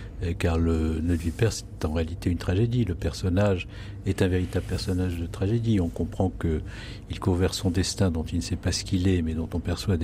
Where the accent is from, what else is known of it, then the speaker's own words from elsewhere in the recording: Senlis, Hauts-de-France, France; born there; je ne suis pas un petit pied noir. Pas que cela m'aurait gêné que de l'être, mais je ne suis pas né en Algérie. Je suis né dans l'Oise, à Senlis, en 1963.